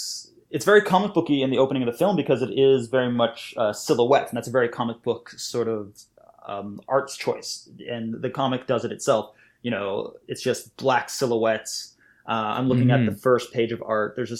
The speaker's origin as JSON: {"language": "English", "country": "Malaysia", "tie": "born or raised there", "said": "one of the houses when I grew up in Malaysia, the top floor was just one long room."}